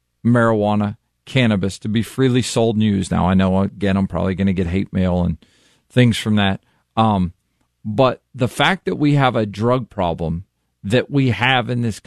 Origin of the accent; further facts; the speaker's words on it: Ohio, United States; Listen, we're from Northeast Ohio.